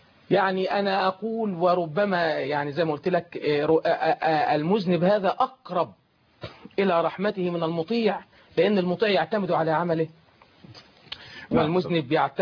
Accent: Suez, Suez Governorate, Egypt; كنت بعطي درس عندنا في السويس،

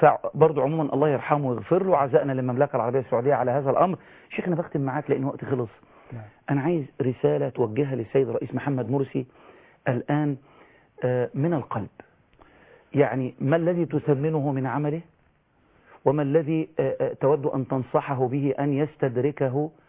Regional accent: Minya, Minya Governorate, Egypt; أنا من المنيا، حصل لي حادث من 4 شهور

